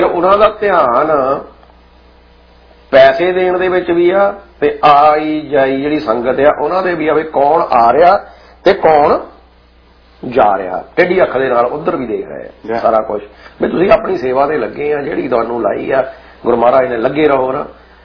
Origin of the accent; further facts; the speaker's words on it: Punjab, India; moved away; ਫਿਰ ਹੁਣ ਦੂਜਾ ਇਹ ਆ ਕਿ ਅਸੀਂ ਸਾਰੇ ਪੰਜਾਬ ਤੋਂ ਆਏ ਹਾਂ